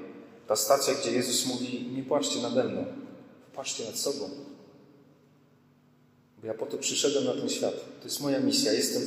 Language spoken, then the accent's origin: Polish; Warmian-Masurian Voivodeship, Poland; Ja pochodzę z Mazur, jak pójdę do lasu niedaleko domu rodziców, tam się jeszcze ślady tego kultu pogańskiego znajdują.